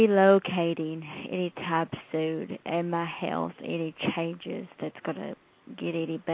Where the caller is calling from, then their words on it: Kentucky, United States; I'm from Kentucky.